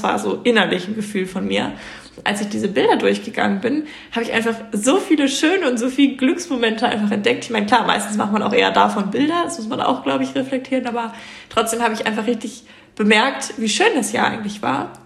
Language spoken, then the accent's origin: German; Göttingen, Lower Saxony, Germany; Ich komme ja aus Göttingen